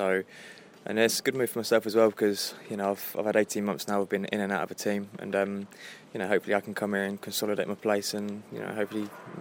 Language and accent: English; Bournemouth, South West England, United Kingdom; I was born and raised in Bournemouth and, you know, I'm a southern lad.